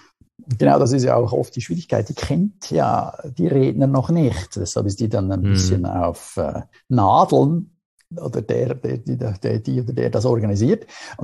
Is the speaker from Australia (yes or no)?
no; Aargau, Switzerland; in der Aargauer Zeitung, also in der Zeitung, die eben lokal berichtet, dort, wo ich herkomme.